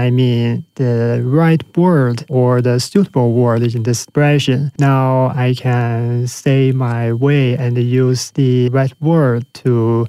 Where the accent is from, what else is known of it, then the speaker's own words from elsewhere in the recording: Beijing, China; English is a second language; I'm come from Beijing, China.